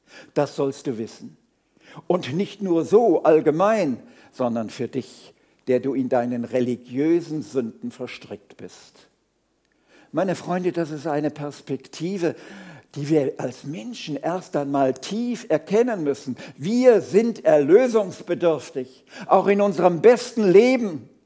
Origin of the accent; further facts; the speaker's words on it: North Rhine-Westphalia, Germany; Ihr merkt schon, ich bin nicht in Mittelfranken zu Hause. Meine Sprache verrät mich, sondern ich komme aus dem Ruhrgebiet.